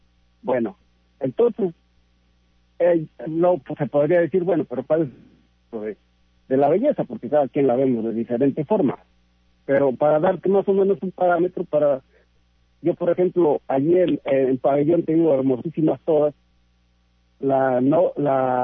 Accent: San Luis Potosí, Mexico; yo soy de San Luis Potosí, yo soy de ingeniero nieto. Entonces, yo llegué de San Luis Potosí en ese tiempo, pues muy joven

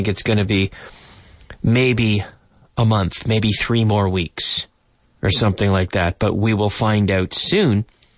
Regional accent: Nova Scotia, Canada; we're all recording from home, so I've decided to spend a little bit of time, in my home country because it's been so safe. Because Nova Scotia has been so safe, but now, suddenly, suddenly, we are under a COVID lockdown.

